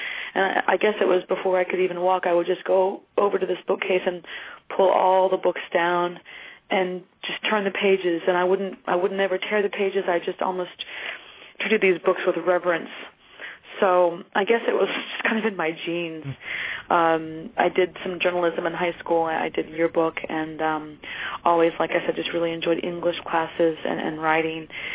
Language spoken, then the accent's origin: English; Florida, United States; And so I really, always say I grew up in Florida. That's my home.